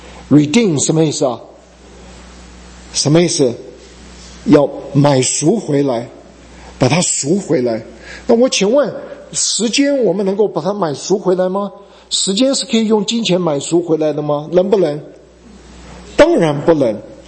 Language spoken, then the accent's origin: Chinese; China; 但咱们中国人还比较聪明，有一点智慧。